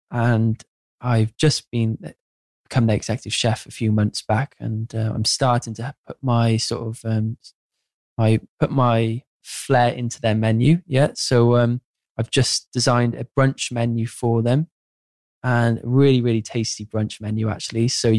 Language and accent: English; Cardiff, Wales, United Kingdom; growing up outside of London in Cardiff